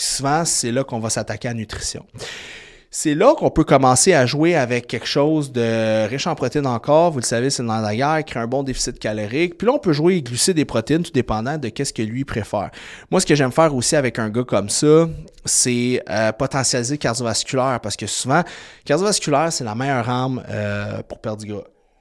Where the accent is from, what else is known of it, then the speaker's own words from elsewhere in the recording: Quebec City, Quebec, Canada; On est chic, on est de Québec, t'as accès à rien au Québec